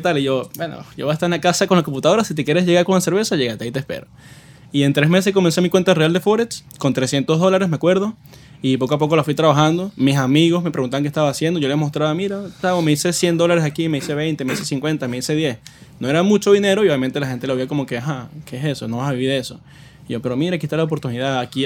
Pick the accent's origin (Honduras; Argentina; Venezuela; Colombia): Venezuela; now in New York, United States; decidí, como todo venezolano, bueno, abandoné el bote, por así decirlo, de Venezuela. Llegué a Nueva York.